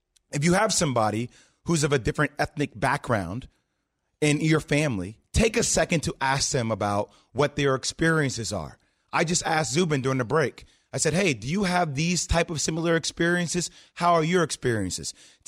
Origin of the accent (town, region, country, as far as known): New Jersey, United States; born or raised there